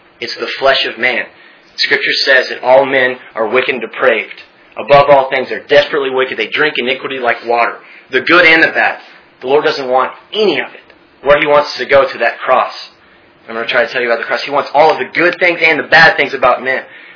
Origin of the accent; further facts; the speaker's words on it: Texas, United States; I'm from Texas. That helps.